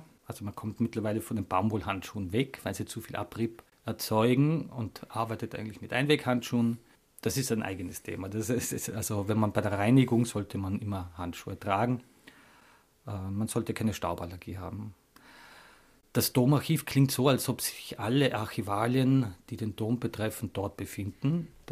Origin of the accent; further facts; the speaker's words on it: Stams, Tyrol, Austria; now in Vienna, Austria; Und bin bis heute meinem Heimatort in Stams sehr, sehr verbunden. Habe dann in Innsbruck studiert und in Wien Theologie.